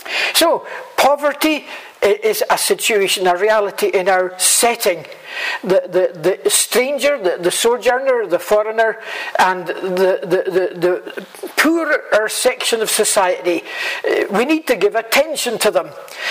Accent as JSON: {"language": "English", "town": "Saltcoats", "region": "Scotland", "country": "United Kingdom", "tie": "born or raised there", "said": "I actually remember as a boy going out to the fields around Saltcotts, where I was brought up in Ayrshire"}